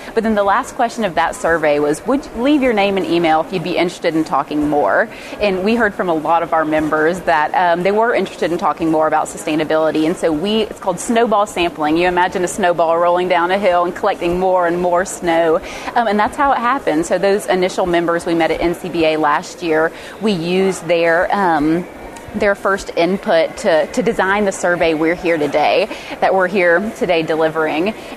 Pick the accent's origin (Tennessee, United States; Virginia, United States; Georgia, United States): Georgia, United States; So I'm from Southwest Georgia originally, and I was raised on my parents' cow-calf operation there.